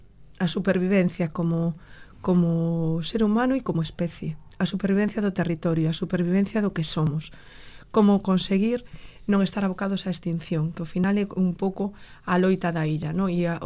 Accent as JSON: {"language": "Galician", "town": "Meirás", "region": "Galicia", "country": "Spain", "lives_now": "Santiago de Compostela, Spain", "said": "Eu son de Meirás, daqui de Valdoviño, pero levo moitos anos en Compostela."}